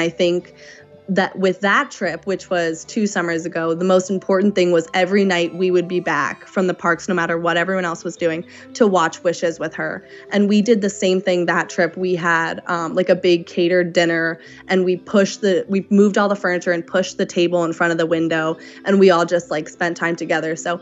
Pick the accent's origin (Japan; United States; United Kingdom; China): United States; Philadelphia, Pennsylvania; Which was funny because we're from Philadelphia and he's from Seattle.